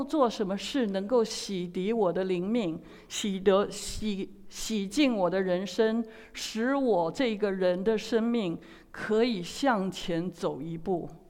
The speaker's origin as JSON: {"language": "Chinese", "country": "China", "said": "我们中国人提到新年新希望，时常想到的是对外在得到的盼望"}